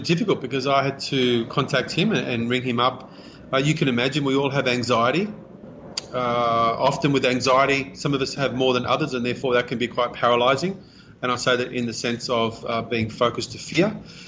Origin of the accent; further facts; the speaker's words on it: Australia; born there; we immigrated from Scotland. I was born here in Australia.